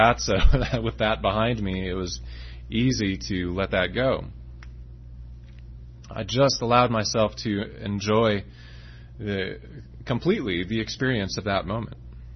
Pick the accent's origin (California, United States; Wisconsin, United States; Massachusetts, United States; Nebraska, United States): Wisconsin, United States; Now, I grew up in Wisconsin, and you may not know this, but it is about as far away from the ocean as you can get.